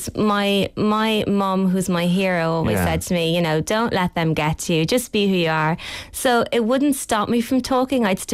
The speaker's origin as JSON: {"language": "English", "town": "Waterford", "region": "Munster", "country": "Ireland", "tie": "born or raised there", "said": "Waterford City. Grew up there my whole life. Went to primary school there. Went to secondary school there. That's where my heart is."}